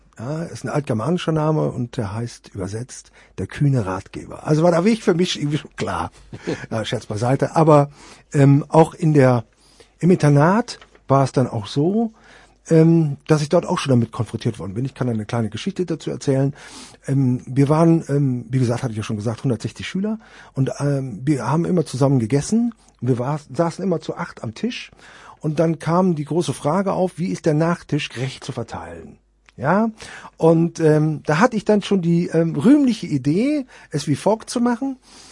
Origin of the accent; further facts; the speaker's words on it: Meppen, Lower Saxony, Germany; Ich bin ja nicht nur im katholischen Elternhaus aufgewachsen, sondern ich bin auch im Maristenkloster dann aufgewachsen. Dort habe ich auch mein Abitur gemacht in Meppen. Ja, und das war ein katholisches Internat.